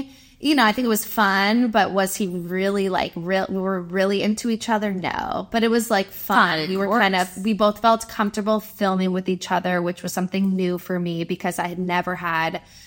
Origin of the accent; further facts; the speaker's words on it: Los Angeles, California, United States; And I grew up in Los Angeles, and they knew that I had really great parents.